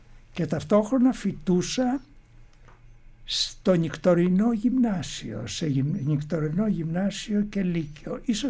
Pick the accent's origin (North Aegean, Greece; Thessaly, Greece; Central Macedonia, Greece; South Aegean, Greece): North Aegean, Greece; Chidira; born there; εγώ γεννήθηκα σε ένα ορεινό χωριό της Λέσβου, τα Χίδερα Λέσβου.